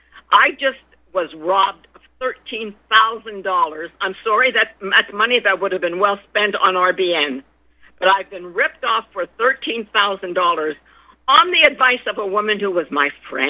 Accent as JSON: {"language": "English", "country": "Canada", "said": "And I, as a Canadian, have to acknowledge him as the King of Canada?"}